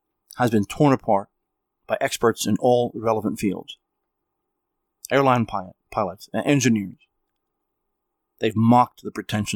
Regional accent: New Jersey, United States; I'm from New Jersey. We were over in Manhattan many, many, many times when I was growing up.

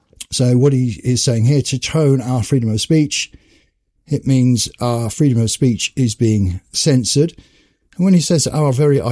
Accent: United Kingdom; our very identity as British people, as one of the British ethnicities, is under threat

